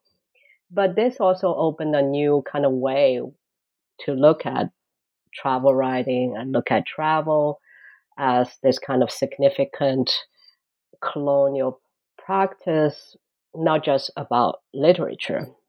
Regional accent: Shanghai, China; English is a second language; I came from Shanghai. I actually born in Shanghai. I went to college in Shanghai. Kind of never left the town until I graduated college.

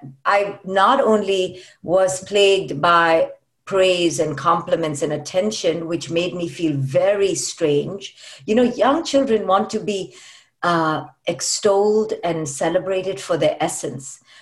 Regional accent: India; So I grew up in India

